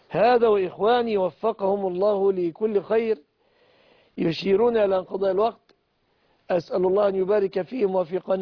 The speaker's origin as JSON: {"language": "Arabic", "country": "Egypt"}